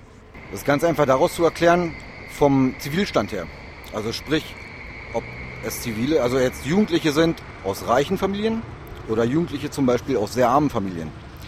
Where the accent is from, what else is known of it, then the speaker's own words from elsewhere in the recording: Germany; Das ist in Deutschland, da wo ich herkomme, nicht so.